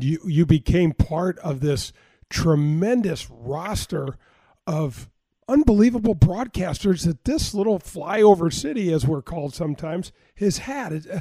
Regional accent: Missouri, United States; I grew up in North County and loved sports.

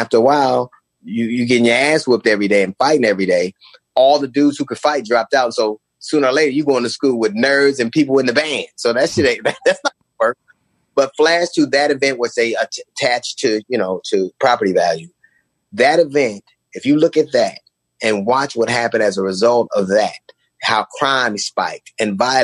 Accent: Los Angeles, California, United States; and I had two sisters and a brother, and we grew up on 135th in Avalon.

